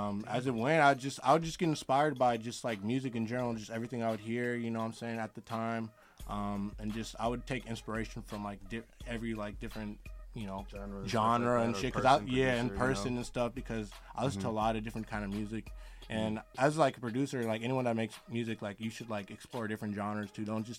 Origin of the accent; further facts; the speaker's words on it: California, United States; Definitely influenced a lot, like early on, like, you know, I'm from the Bay, so you know what I'm saying, like